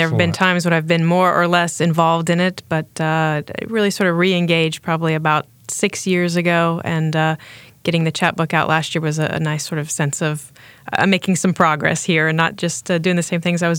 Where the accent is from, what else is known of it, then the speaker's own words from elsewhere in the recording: Arkansas, United States; I was born and raised in Arkansas.